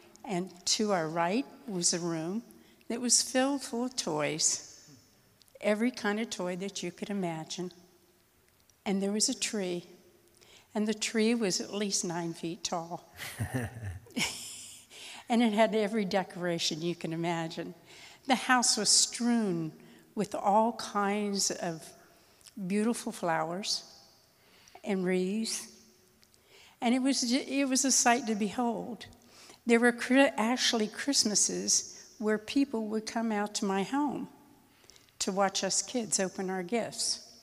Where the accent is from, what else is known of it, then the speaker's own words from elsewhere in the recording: West Virginia, United States; As a child, I grew up in West Virginia, and I was very blessed because my family had a lot of tradition